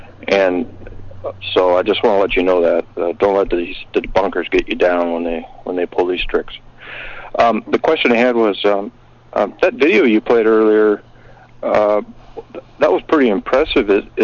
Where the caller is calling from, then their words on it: United States; Hi, Kevin. … in Washington.